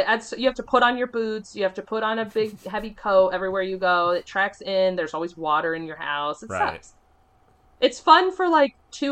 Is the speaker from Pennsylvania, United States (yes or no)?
no; Florida, United States; I mean, we grew up in Florida. So like all of my Christmas traditions are Florida ones, like with no snow.